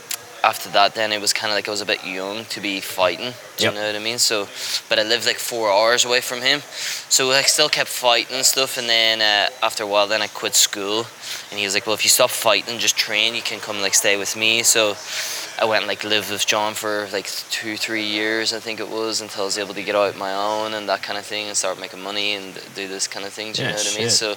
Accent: Strabane, Northern Ireland, United Kingdom; Yeah. So that's where I started, and where I come from in Strabane. So I did that's like my hometown where I started.

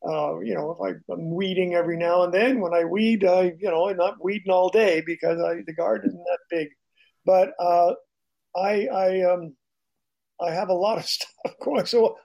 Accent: Montreal, Quebec, Canada; moved away; I'm originally from Montreal, Canada, so I know what you're going through

